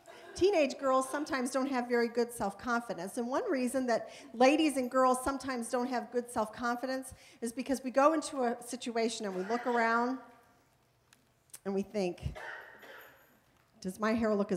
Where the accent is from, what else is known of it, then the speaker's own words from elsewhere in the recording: Hammond, Indiana, United States; born there; When I was born in Hammond, Indiana, I was the first of all of my relatives that were born in the North.